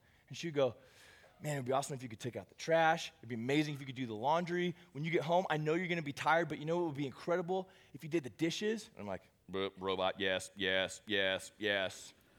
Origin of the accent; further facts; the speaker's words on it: United States; but for us as American Christians, that's like our language, right? That's our speak.